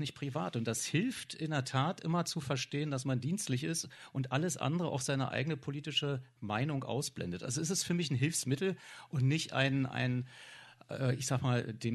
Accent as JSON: {"language": "German", "region": "eastern Germany", "country": "Germany", "said": "ich komme aus dem Osten"}